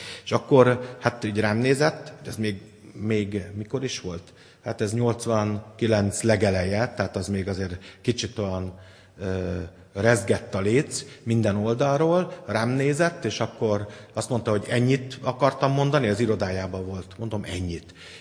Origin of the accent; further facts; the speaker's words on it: Tiszántúl, Hungary; Én tiszántúli vagyok